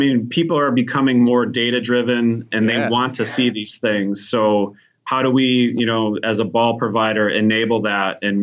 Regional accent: Chicago, Illinois, United States; No, I'm from Chicago, man.

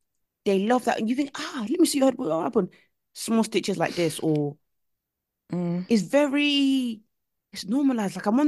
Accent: United Kingdom; oh, no, it's just fine. I'm just being British.

